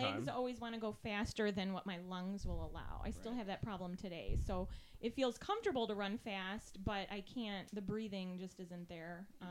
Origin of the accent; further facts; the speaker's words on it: Chicago, Illinois, United States; I've lived in the suburbs of Chicago most of my life